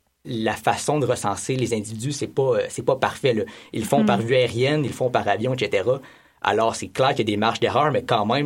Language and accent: French; Quebec, Canada; surtout dans mon coin de pays, en Abitibi-Témiscamingue.